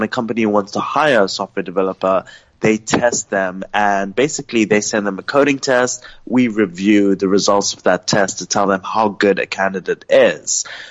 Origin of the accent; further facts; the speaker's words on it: South Africa; I'm from South Africa, but I was very lucky to study in the UK, where I studied artificial intelligence and machine learning at the University of Edinburgh and the University of Cambridge.